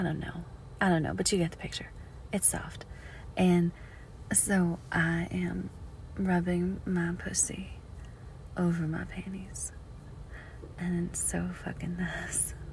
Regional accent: Louisiana, United States; accent: Southern; moved away; This is my natural accent. And most of the time, I hide it. But when I'm very mad or very tired, like I am today, it comes out. Plus, I was talking with some family of mine that lives back in Louisiana

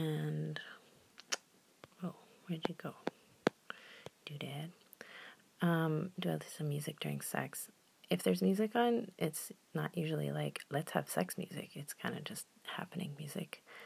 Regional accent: Vancouver, British Columbia, Canada; And if you're gonna come hang out in my hometown, you know, coastal people, we got this problem. So be like, oh, go look at the beach. It's a real nice beach. Look, here's some rocks. Oh, some trees. So I have a lot of rocks and trees and ocean. Vancouver is my hometown.

